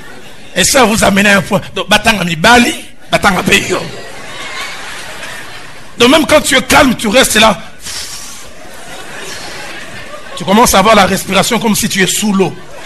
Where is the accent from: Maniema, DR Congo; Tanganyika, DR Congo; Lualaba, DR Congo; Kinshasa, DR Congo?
Kinshasa, DR Congo; là où j'ai grandi à Bandal